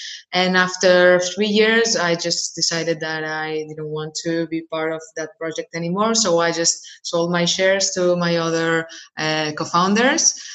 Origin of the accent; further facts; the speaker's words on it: Barcelona, Catalonia, Spain; English is a second language; I was born and raised in Barcelona in Spain. I studied business administration here.